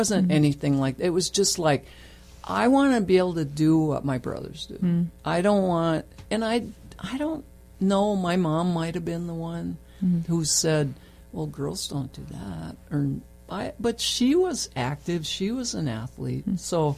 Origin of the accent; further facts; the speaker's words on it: Glenwood, Minnesota, United States; Yeah, I grew up in Glenwood, Minnesota, central Minnesota on Lake Minnewaska. And that, you know, it was a small town.